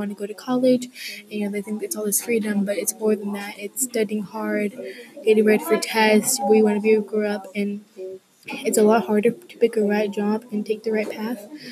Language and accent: English; Wichita Falls, Texas, United States; I'm in from Wichita Falls, so I'm kind of the only child that wasn't close to Mexico.